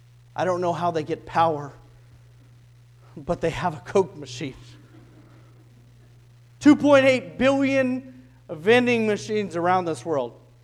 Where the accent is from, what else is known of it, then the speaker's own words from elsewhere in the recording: California, United States; I'm somebody who grew up in California who'd never heard the gospel. I'm somebody from America who never had a friend invite me to church.